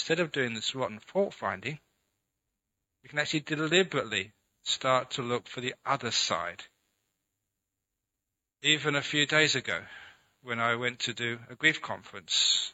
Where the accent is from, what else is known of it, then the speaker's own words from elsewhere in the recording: London, United Kingdom; A young man growing up in London, I'd gone to many concerts